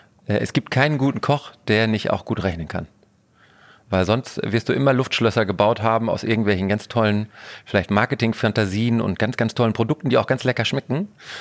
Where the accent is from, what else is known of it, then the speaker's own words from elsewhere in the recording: North Rhine-Westphalia, Germany; ich komme ja aus Ostwestfalen, sehr katholisch.